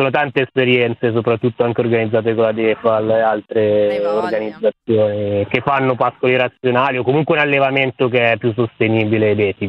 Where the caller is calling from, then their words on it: Zagarolo, Lazio, Italy; Io sto a Zagarolo, sì, sud-est di Roma.